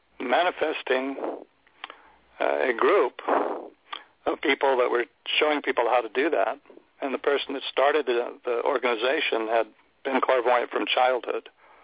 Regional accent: San Jose, California, United States; Well, I grew up in San Jose, the Bay Area, Silicon Valley. It was actually prune orchards back then, before they had the Silicon Valley computer stuff.

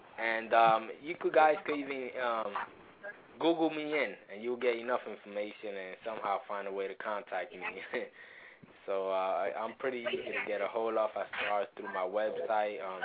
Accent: New York City, New York, United States; I came from a rough area in New York City called Alphabet City in the Lower East Side, raised in the projects

